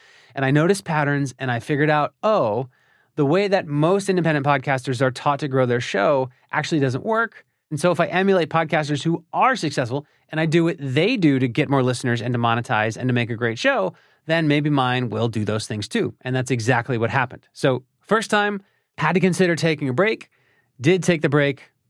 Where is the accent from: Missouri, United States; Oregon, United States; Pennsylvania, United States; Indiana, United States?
Pennsylvania, United States; Philadelphia; That show was called Philly Who. It's about my hometown of Philadelphia.